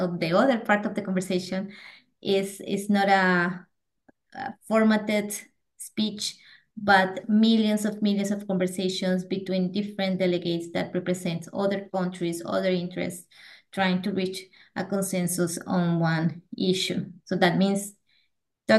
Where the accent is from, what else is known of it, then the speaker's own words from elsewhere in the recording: Colombia; English is a second language; I come from Colombia